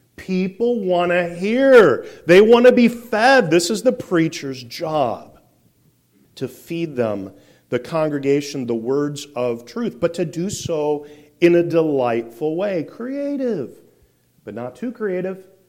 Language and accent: English; Iowa, United States; Now, I grew up in Iowa. I grew up in a city, but my grandparents had a farm.